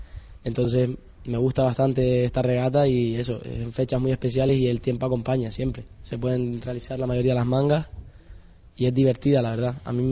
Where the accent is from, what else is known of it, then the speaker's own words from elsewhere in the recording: Las Palmas, Canary Islands, Spain; born there; Me gusta Las Palmas, al final nací aquí y me gusta mucho, pero mi familia es por parte de padre de Bilbao